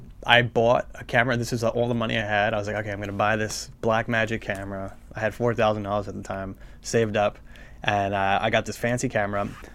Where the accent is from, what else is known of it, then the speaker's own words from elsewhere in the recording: New Jersey, United States; also born or lived in Brooklyn; I was born in Brooklyn. I was raised in Jersey. I moved to Brooklyn. Now I'm in Jersey, and now I'm going to go to California.